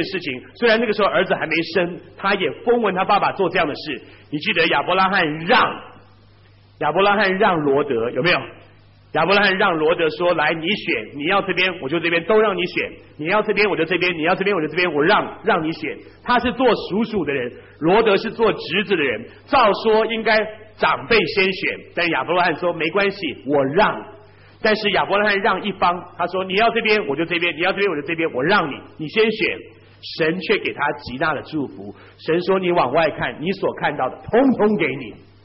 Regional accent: China; 这叫我们中国人讲有样学样嘛

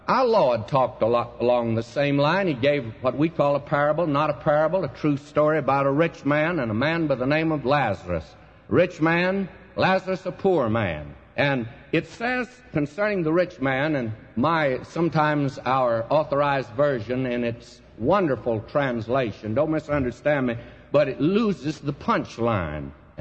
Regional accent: Southern United States, United States; I'm a Southerner, but I want to say this to you.

